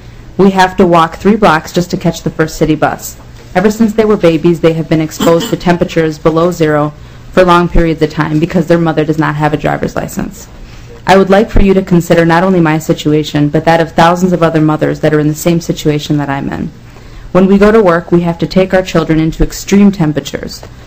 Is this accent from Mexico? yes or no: yes; Mexico; now in United States; I'm from Mexico, and I've lived in Minnesota for 7 years.